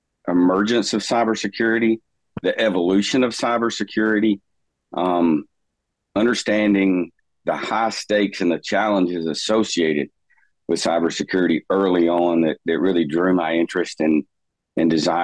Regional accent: Alabama, United States; growing up in North Alabama, really the sectors in North Alabama for professional career development are defense or critical infrastructure

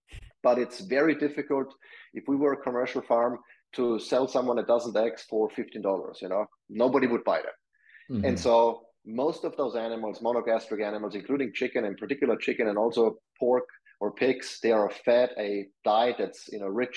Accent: Austria; we had like a lot of pasta and those kind of things that I grew up with in Austria.

